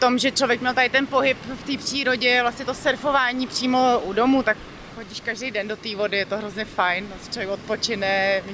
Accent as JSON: {"language": "Czech", "region": "Prague", "country": "Czechia", "said": "Jsem původně z Prahy a tam člověk je takový sám za sebe"}